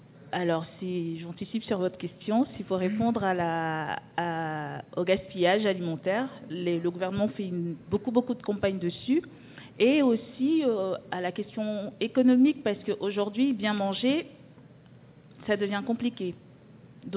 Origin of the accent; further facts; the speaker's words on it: Cameroon; now in France; nous sommes originaires du Cameroun, d'Afrique, et là-bas déjà, nous étions à notre propre compte. Nous sommes arrivés en France il y a une douzaine d'années.